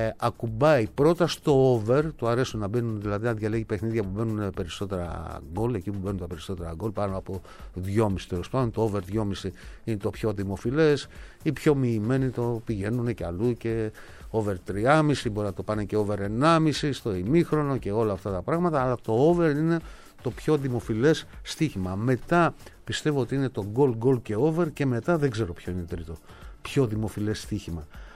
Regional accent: Kirki, Eastern Macedonia and Thrace, Greece; το χωριό μου λέγεται Κίρκη, βρίσκεται στον Εύρο, 25 χιλιόμετρα βόρεια της Αλεξανδρούπολης. Δυστυχώς έχουν μείνει μόνο 30 κάτοικοι μόνιμοι. Δεν έχει σχολεία, μπακάλικο, ούτε καν καφενείο.

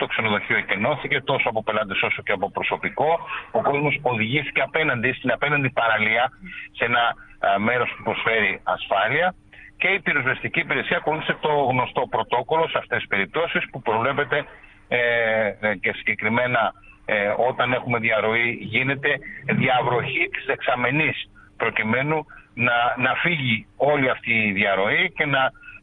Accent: Rhodes, South Aegean, Greece; τουλάχιστον εγώ προσωπικά, σαν Ροδίτης

